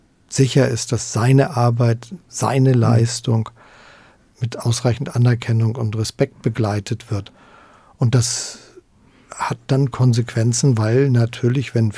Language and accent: German; Germany; Und dafür müssen wir als Deutsche mittendrin in der EU auch Sorge tragen.